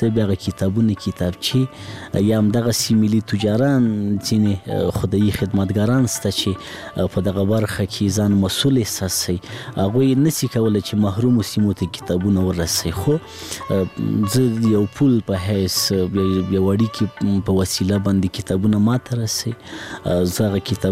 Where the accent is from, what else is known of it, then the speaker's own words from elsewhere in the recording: Laghman, Afghanistan; زه په لغمان کې پیدا شوم په لغمان کې رلوي شوم خوانځي مې په لغمان کې لوستې.